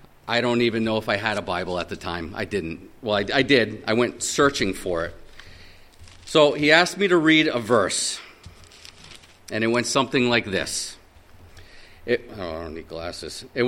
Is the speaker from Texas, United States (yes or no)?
no; Rhode Island, United States; born there; I was born in Rhode Island, as a matter of fact, where everybody is Catholic.